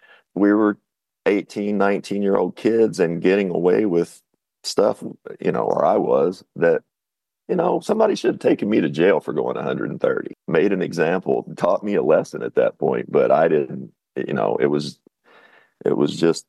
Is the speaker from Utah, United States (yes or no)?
no; Kentucky, United States; I'm from Kentucky, and I don't know if that's considered the Bible Belt, but they sure considered North Carolina that, and I heard that a lot.